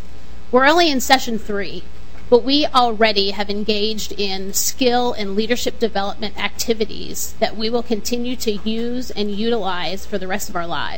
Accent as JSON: {"language": "English", "region": "Pennsylvania", "country": "United States", "tie": "born or raised there", "lives_now": "Minnesota, United States", "said": "I'm not a native of Minnesota. I grew up in Pennsylvania, so I have a lot of ties there."}